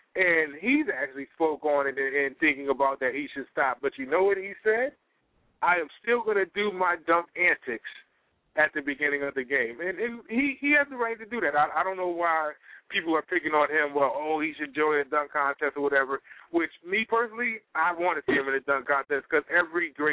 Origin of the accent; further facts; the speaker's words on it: Connecticut, United States; up here in my hometown in Connecticut